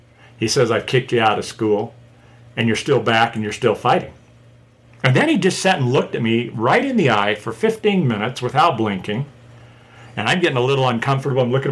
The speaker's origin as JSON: {"language": "English", "town": "Ogden", "region": "Utah", "country": "United States", "tie": "born or raised there", "said": "I'm from Ogden, Utah."}